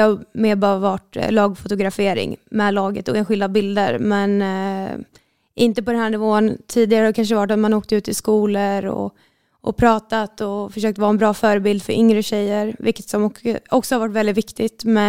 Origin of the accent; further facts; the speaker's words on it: Nyköping, Södermanland, Sweden; also born or lived in Linköping; now in Stockholm, Sweden; jag kom ju från början från Nyköping och sen spelade jag 5 säsonger i Linköping och sist kom jag nu från Vittsjö.